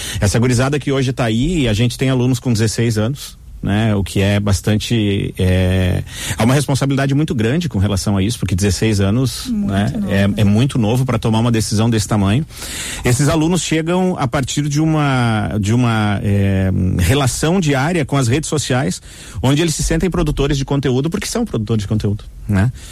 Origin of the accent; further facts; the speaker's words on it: Santa Cruz do Sul, Rio Grande do Sul, Brazil; eu vim de Santa Cruz do Sul, de onde eu sou, para a Famecos para trabalhar em rádio.